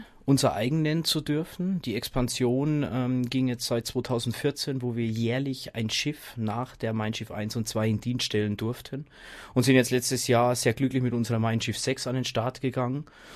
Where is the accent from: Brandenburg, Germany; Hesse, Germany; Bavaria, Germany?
Bavaria, Germany; Passau; ich als gebürtiger Passauer bin ja eigentlich mit dem Wasser sozusagen groß geworden.